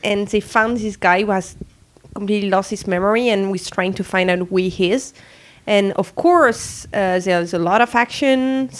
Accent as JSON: {"language": "English", "country": "France", "said": "I'm from France."}